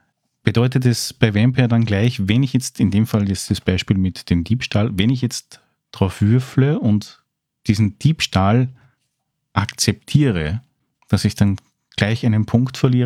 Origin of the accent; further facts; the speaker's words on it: Austria; als Österreicher